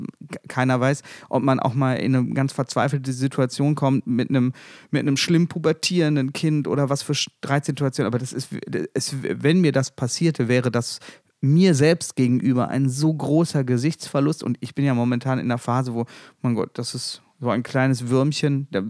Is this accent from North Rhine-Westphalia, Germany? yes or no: yes; North Rhine-Westphalia, Germany; wie man bei uns im Ruhrgebiet dann sagte.